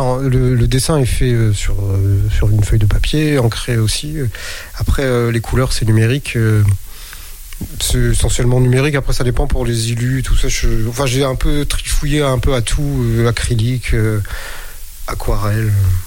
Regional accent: Hauts-de-France, France; je viens du Nord, et puis comme c'est une région hostile

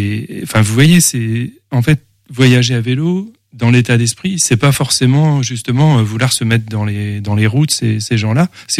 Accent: Pays de la Loire, France; je suis angevin, enfin je suis né en Anjou

